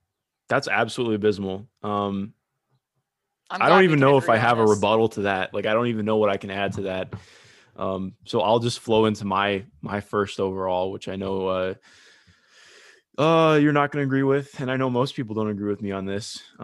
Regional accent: Ohio, United States; I am from Ohio.

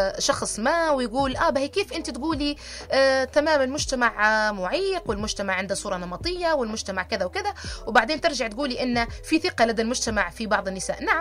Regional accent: Libya; في بعض الانتخابات اللي صارت عندنا في ليبيا

